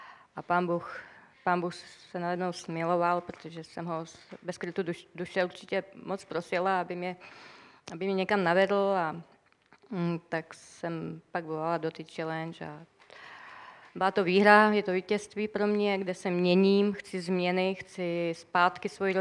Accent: Wallachia, Czechia; Začali jsme chodit do apoštolské církve u nás na Valašsku, já pocházím z Valašska.

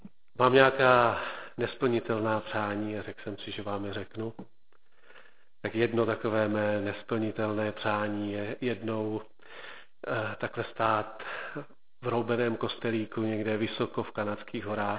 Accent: Hronov, Hradec Králové Region, Czechia; já jsem z Hronova. Mám rodinku, doufám, že takovou normální rodinku, manželku z Bratislavy

